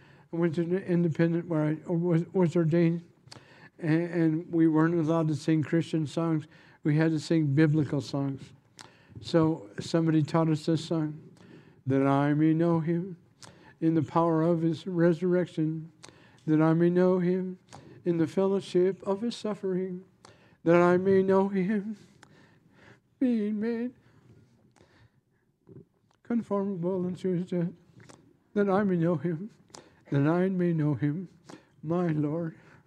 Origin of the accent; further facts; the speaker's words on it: California, United States; We're from California. All we eat is fish tacos and carnitas.